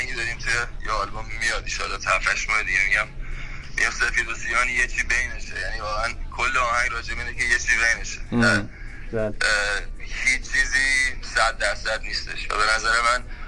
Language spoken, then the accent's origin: Persian; Iran; من تو همون مملکت بزرگ شدم و تو همون سنایی که شما بودی منم تو همون کشور بودم